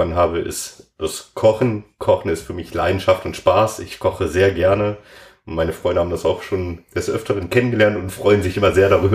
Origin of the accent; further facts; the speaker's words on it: Düsseldorf, North Rhine-Westphalia, Germany; Hauptsache Düsseldorf, ja, als gebürtiger Düsseldorfer lässt sich das natürlich nicht leugnen